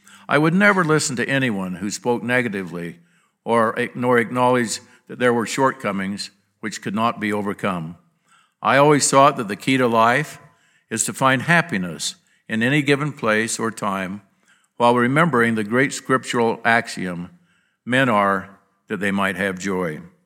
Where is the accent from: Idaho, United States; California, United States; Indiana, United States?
Idaho, United States; Blackfoot; also born or lived in Thomas; as a young boy growing up in Blackfoot and in Thomas